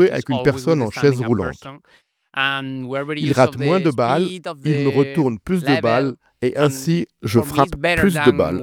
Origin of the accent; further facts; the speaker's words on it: southern Spain, Spain; je suis du sud de l'Espagne